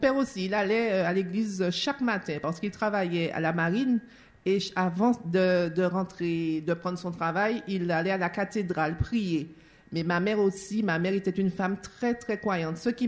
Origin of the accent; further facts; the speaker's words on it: Sainte-Luce, Martinique; Alors, je viens de Sainte-Luce.